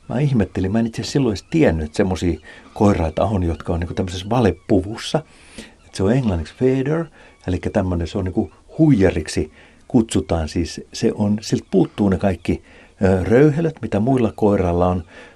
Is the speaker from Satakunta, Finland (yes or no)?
yes; Pori, Satakunta, Finland; moved away; Kun mä oon Porista kotoisin